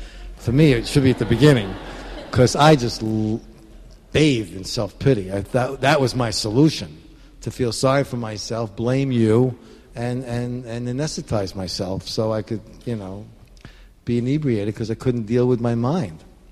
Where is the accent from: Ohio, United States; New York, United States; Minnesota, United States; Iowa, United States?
New York, United States; Queens; And I grew up in Queens in a drive-in court, you know.